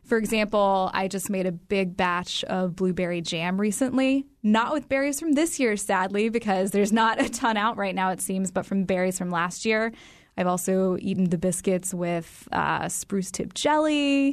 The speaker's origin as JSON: {"language": "English", "region": "Tennessee", "country": "United States", "tie": "born or raised there", "said": "but I grew up in Tennessee, so we didn't have fresh, beautiful, wild-caught salmon."}